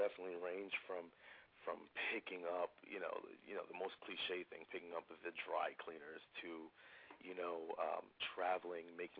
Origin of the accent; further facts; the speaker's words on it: New York, United States; You know, we're from New York. We used to this.